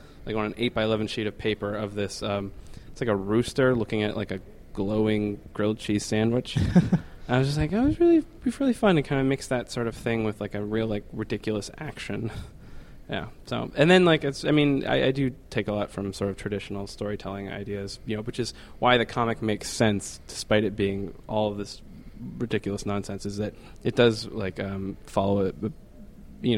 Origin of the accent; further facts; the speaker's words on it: Wiley Ford, West Virginia, United States; I'm actually from Wiley Ford, West Virginia, which is, it's right on the... It's right on the Potomac River, so it's literally on the border of Maryland. I mean, I went to school in Cumberland.